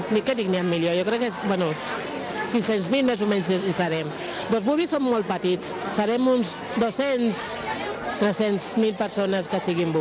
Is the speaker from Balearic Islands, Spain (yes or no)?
no; Catalonia, Spain; also born or lived in Equatorial Guinea; a Guinea hi havia molts problemes i els meus pares van decidir canviar d'aires. I jo doncs, porto aquí des de 8 anys i avui tinc 50, així que porto 42 anys aquí a Catalunya.